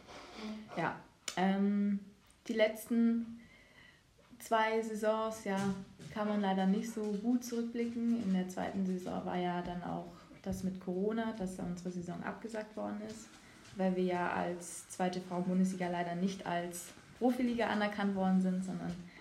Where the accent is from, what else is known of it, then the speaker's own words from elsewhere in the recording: Ravensburg, Baden-Württemberg, Germany; Also ich komme ja aus Ravensburg und der nächste Verein war da eigentlich in Stuttgart.